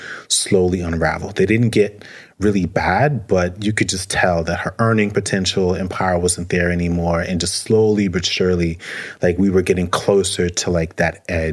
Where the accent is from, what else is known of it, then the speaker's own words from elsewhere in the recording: Brooklyn, New York, United States; Yeah, so I grew up in Brooklyn, New York City. This was in 1980s, 1990s Brooklyn. For the most part, I grew up in poverty. I was largely raised by a single mother. She's an immigrant from Jamaica.